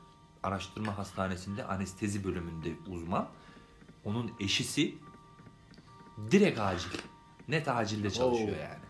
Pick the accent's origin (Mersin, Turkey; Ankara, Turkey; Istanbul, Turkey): Ankara, Turkey; Kızılcahamam; Abi Kızılcahamam. Ankara Kızılcahamam.